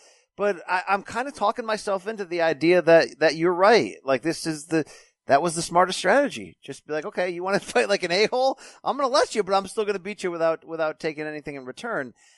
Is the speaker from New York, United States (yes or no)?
no; Connecticut, United States; I'm from Connecticut. We pay high gas prices and count our money, apparently.